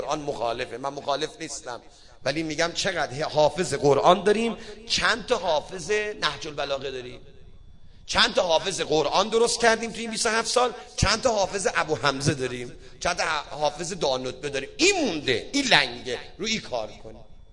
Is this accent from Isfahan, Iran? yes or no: yes; Isfahan, Iran; من سراغ دارم تو اصفهان خودمون سراغ دارم، اینجا هم یقینا هست انشالله، من تو شهر خودمون سراغ دارم